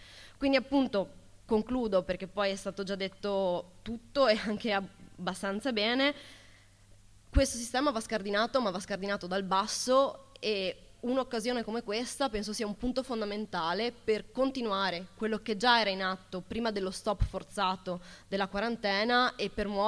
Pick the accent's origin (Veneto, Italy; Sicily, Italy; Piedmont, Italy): Veneto, Italy; Treviso; Io vengo dal Veneto, in particolare da Treviso